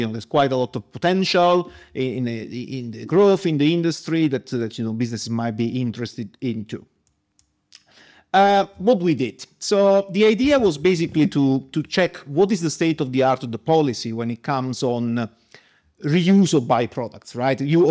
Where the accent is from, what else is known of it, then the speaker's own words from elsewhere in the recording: South Italy, Italy; English is a second language; I'm from South Italy.